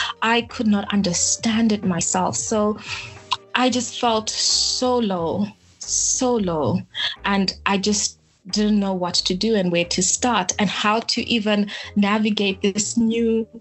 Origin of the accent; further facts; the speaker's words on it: Harare, Zimbabwe; So I grew up in Harare, Zimbabwe